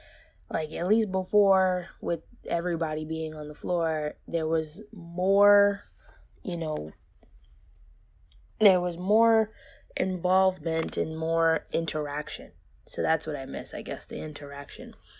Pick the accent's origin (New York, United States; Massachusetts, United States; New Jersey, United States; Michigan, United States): New York, United States; being a New Yorker